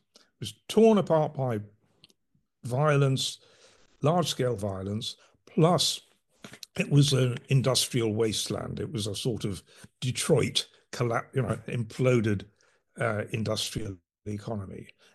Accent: Yorkshire and the Humber, United Kingdom; I'm a Yorkshireman, we're able to laugh at ourselves.

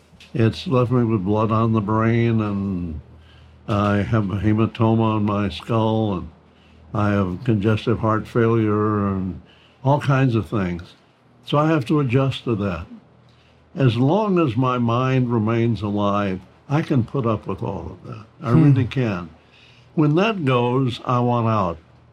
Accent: the South, United States; I grew up as a Southerner. I understand racism. It's deep in me

